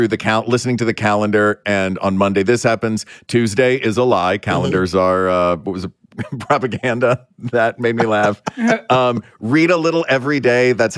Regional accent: Knoxville, Tennessee, United States; Cecil and I grew up in Knoxville, Tennessee together.

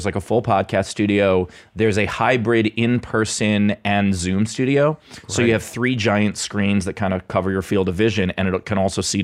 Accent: Queens, New York, United States; moved away as an adult; also born or lived in Los Angeles; now in Pittsburgh, United States; I grew up in Queens until I was 24, went to LA for a couple of years, came back to New York, and then lived in LA for 10 years. And now I live in Pittsburgh.

